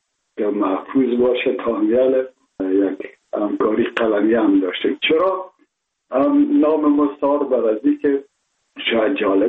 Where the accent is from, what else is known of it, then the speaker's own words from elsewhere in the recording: Kabul, Afghanistan; ما متولد شهر کابل هستم، اصلا تاجک و از شهر کونی کابل که از پدر پدر از کابل هستم.